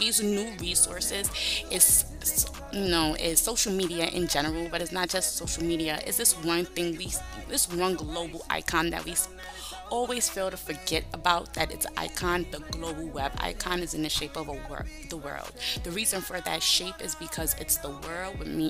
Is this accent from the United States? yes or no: yes; Brooklyn, New York, United States; being from New York just like her, even though she's from the Bronx, I'm from Brooklyn